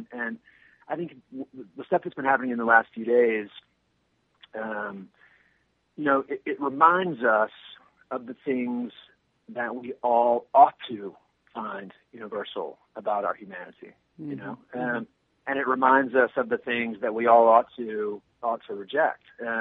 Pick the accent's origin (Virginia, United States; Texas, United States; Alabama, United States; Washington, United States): Alabama, United States; In some ways, I guess I thought of this book as a kind of love letter to my hometown.